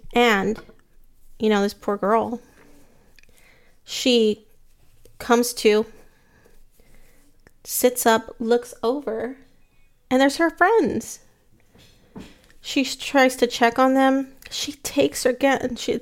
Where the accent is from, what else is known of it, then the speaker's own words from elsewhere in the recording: Texas, United States; I'm from South Texas.